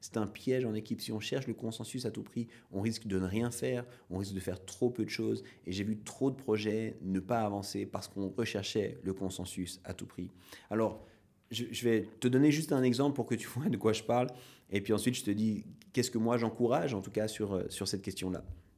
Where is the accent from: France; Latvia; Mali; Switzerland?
Switzerland; En tant que Suisse, quand on regarde ce qui se passe dans le monde au niveau politique, c'est des fois assez compliqué pour nous à comprendre